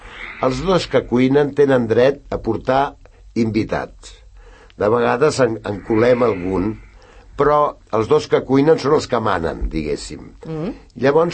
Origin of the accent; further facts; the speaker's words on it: Sant Cugat, Catalonia, Spain; nosaltres som molt de Sant Cugat